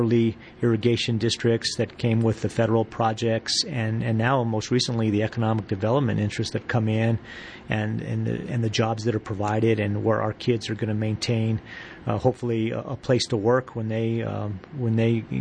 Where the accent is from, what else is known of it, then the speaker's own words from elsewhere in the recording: Albuquerque, New Mexico, United States; I'm a new, native New Mexican. I was born in Albuquerque. I went to school here. I went to college in New Mexico. You know, it's my home state.